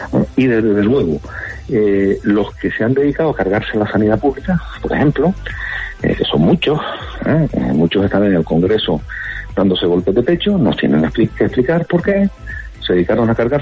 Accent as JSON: {"language": "Spanish", "region": "Canary Islands", "country": "Spain", "said": "Yo creo que el gobierno de España tardó en escuchar a comunidades como la Canaria, que teníamos nuestras singularidades."}